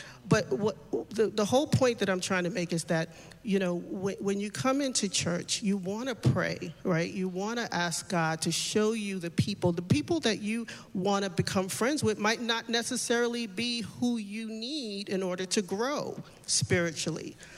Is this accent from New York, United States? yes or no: yes; New York, United States; And me being a New Yorker, I was just rough around the edges.